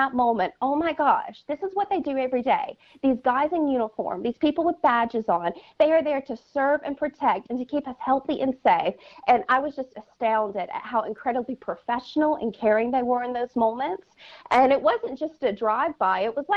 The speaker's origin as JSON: {"language": "English", "region": "the South", "country": "United States", "tie": "born or raised there", "said": "I grew up in the South. They thank everybody, okay?"}